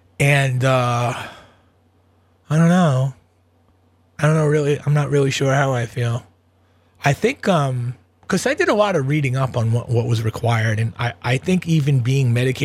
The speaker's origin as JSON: {"language": "English", "region": "New York", "country": "United States", "said": "because I'm like a New Yorker, you know"}